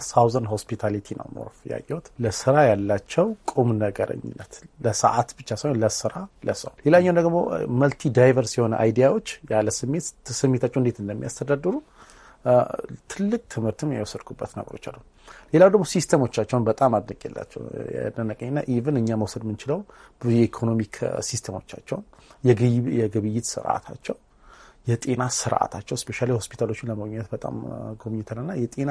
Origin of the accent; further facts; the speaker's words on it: Dire Dawa, Ethiopia; የድሬዳዋ ልጅ ነኝ።